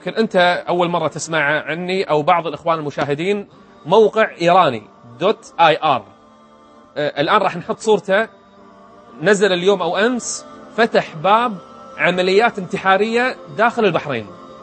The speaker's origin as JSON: {"language": "Arabic", "town": "Riyadh", "region": "Riyadh Province", "country": "Saudi Arabia", "said": "أنا لما أروح الرياض رايح ديرتي،"}